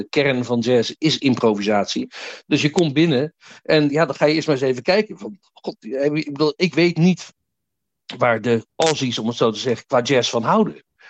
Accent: Groenlo, Gelderland, Netherlands; wij groeiden op in Groenlo. Dat is nogal een afgelegen dorp in de Achterhoek. Er was verder ook niks.

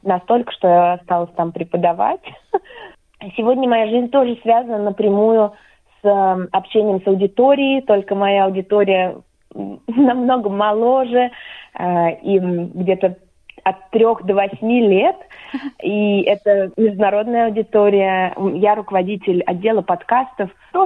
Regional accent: Moscow, Russia; То есть я, как человек, который родился и вырос в Москве, никогда не могла себе представить

